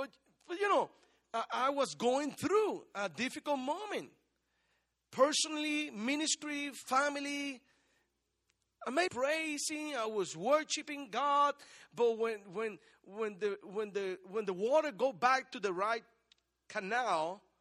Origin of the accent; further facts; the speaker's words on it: Puerto Rico; I'm from Puerto Rico